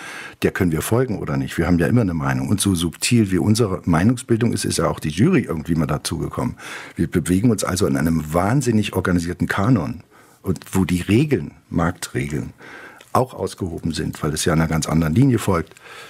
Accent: Germany; Und ich bin in der DDR groß geworden.

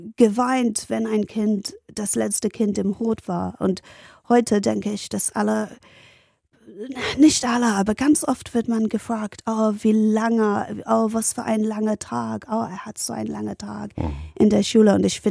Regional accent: Ilford, London, United Kingdom; also born or lived in Barking; Ich bin nicht nur East London, sondern Nordost-East London, fast Essex. Aha. Also ich bin in Barking geboren und in Ilford groß geworden.

